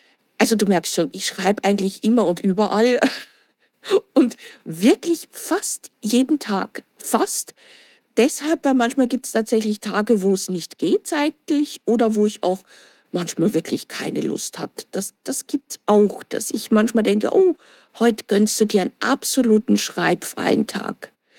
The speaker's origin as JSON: {"language": "German", "country": "Austria", "tie": "born or raised there", "said": "Ich bin Österreicherin, geboren und aufgewachsen."}